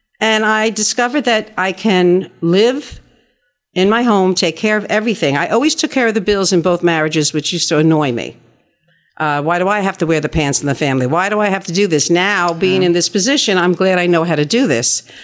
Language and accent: English; New Rochelle, New York, United States; I come from New Rochelle.